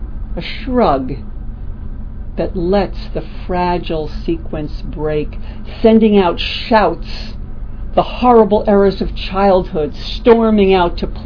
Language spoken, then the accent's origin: English; Paulden, Arizona, United States; No, I come from a town called Paulden, Arizona. We have a convenience store. It's known as the Pink Store, painted pink.